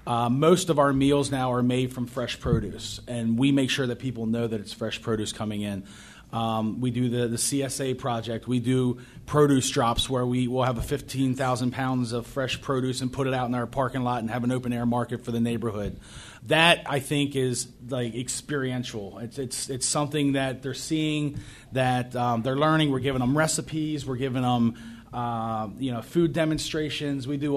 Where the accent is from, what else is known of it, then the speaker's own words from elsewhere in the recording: Lancaster, Pennsylvania, United States; now in Baltimore, United States; And here in Baltimore, I'm not from Baltimore originally. I'm from Lancaster, Pennsylvania. And it's a little slower.